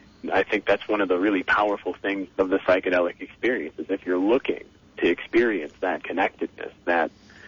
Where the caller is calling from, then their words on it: Normal, Illinois, United States; I'm actually calling from Normal, Illinois.